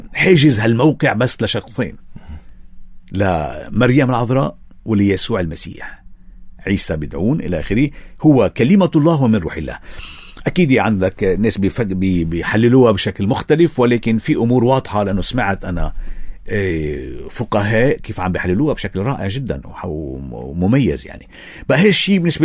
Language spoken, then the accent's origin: Arabic; Lebanon; نحن كلبنانيين